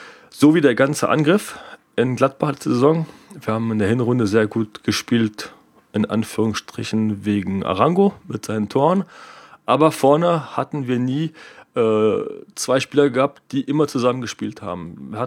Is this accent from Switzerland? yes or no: yes; Switzerland; ich komme aus der Schweiz